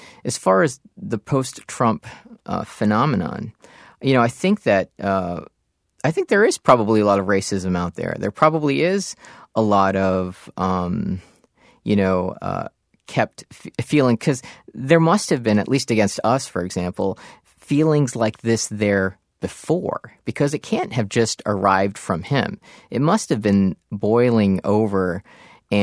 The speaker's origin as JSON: {"language": "English", "region": "Florida", "country": "United States", "tie": "born or raised there", "also_born_or_lived": "Africa", "said": "when I was young, growing up in Florida, I was born in Africa."}